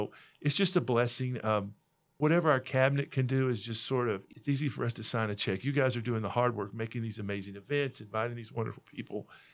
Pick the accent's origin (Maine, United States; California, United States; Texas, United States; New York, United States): Texas, United States; I grew up in Texas where our Hispanic was the Mexican Hispanic.